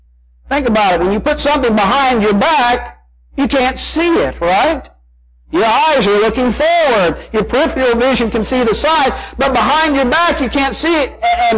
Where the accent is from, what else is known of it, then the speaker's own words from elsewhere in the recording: Arkansas, United States; When I was younger and growing up, snow meant no school. Because when I grew up in Arkansas, we didn't have road trucks to take care of the roads.